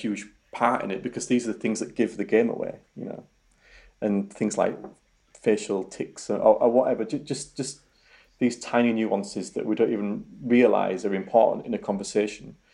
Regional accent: Yorkshire and the Humber, United Kingdom; accent: Yorkshire; Pronunciations and even regional dialects, like my Yorkshire accent, would be a huge factor of this.

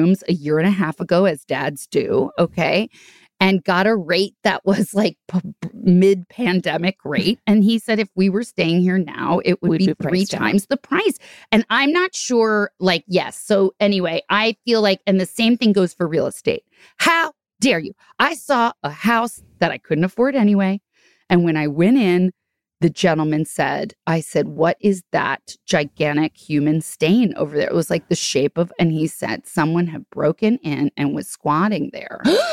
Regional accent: New Jersey, United States; I'm like, I'm from New Jersey. This is crazy.

